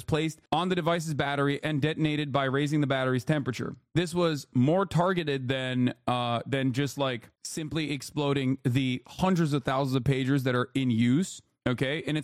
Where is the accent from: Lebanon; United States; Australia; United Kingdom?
Lebanon; I'm from Lebanon. The pagers are available for everyone. My cousin had one, too.